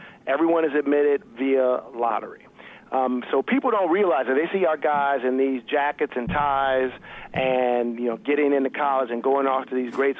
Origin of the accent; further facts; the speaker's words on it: Chicago, Illinois, United States; And, you know, since I am from Chicago, I should be clear on the Bulls did a double three-peat.